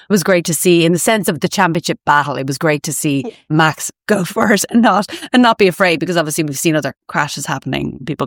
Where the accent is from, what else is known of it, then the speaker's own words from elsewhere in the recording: Ireland; now in Berlin, Germany; So I'm based actually in Berlin in Germany. I'm Irish, obviously, or maybe not obvious to a lot of people